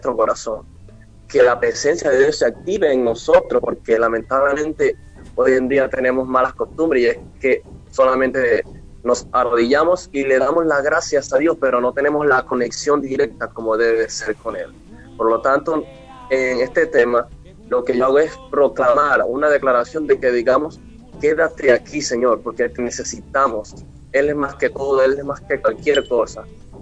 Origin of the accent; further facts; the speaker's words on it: Mérida, Venezuela; born there; nací en Mérida, Venezuela, nací en la ciudad de Mérida, para la gloria de Dios, soy venezolano, nato.